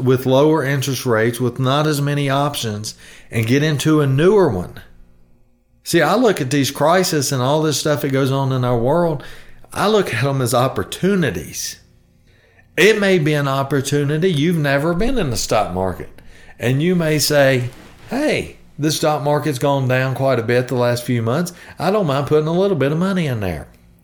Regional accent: the South, United States; But I'm from the South. We say ain't.

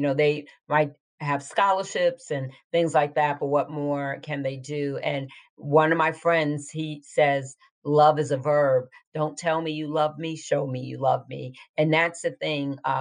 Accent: New York, United States; I'm from New York, went to college there.

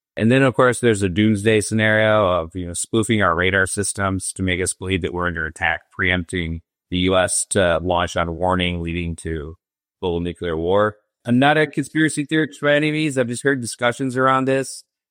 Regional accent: Michigan, United States; In Gabe grew up in Texas. I grew up in Michigan.

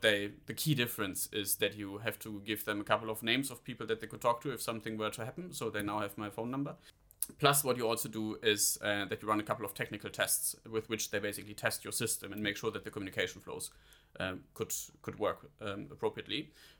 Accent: Rhineland, Germany; because I'm from the Rhineland in Germany

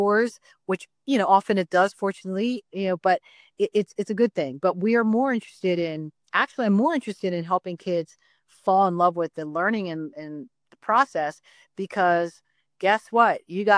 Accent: Taiwan; I'm actually from Taiwan, but like certainly Chinese background

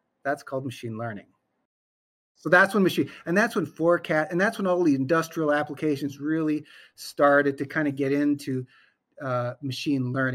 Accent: Canada; now in United States; So a bit about me, like, so I come from Canada, but now I'm a full-fledged American

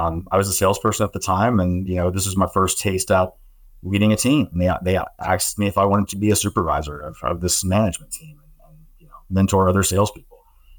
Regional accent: Alabama, United States; accent: Southern; So I did not tell them that I grew up in Alabama, because I could speak like someone who came from California, and they never questioned that I ever had a Southern accent.

